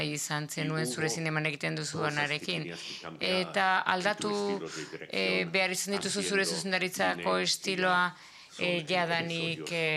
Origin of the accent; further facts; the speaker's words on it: Seville, Andalusia, Spain; Ni Sevillakoa naiz eta asko gustatu zait ikustea Sevilla berreginda.